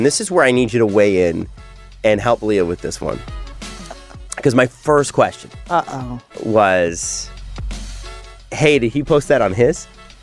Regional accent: Scarborough, Ontario, Canada; I'm like, hey, I'm from Scarborough.

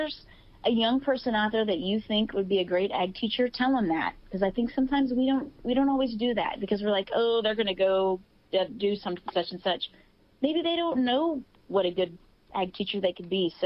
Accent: Kansas, United States; I went to Western Kansas because I'm from Southeast Kansas and I didn't know anything about it.

